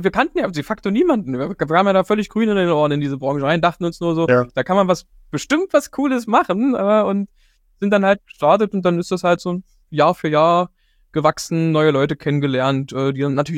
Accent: Dessau, Saxony-Anhalt, Germany; im September in Dessau, in meiner Heimatstadt

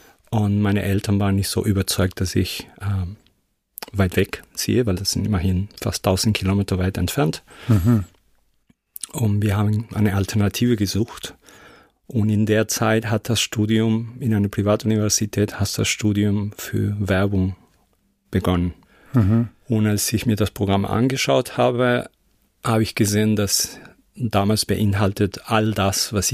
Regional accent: Córdoba, Argentina; German is a second language; die Universität für Film in meiner Heimatort Cordoba

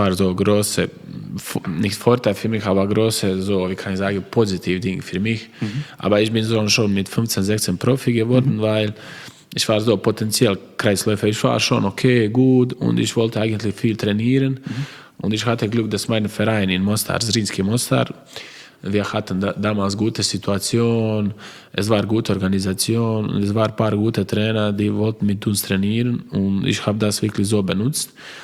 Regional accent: Croatia; German is a second language; Und zum Beispiel ich sage, ich bin stolz, weil ich bin Kroate.

